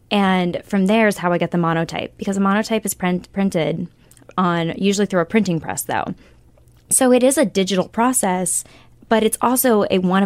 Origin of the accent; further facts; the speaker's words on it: Florida, United States; Like I'm from Florida, like on the beaches, every cafe, every single one is like a sunset on the beach.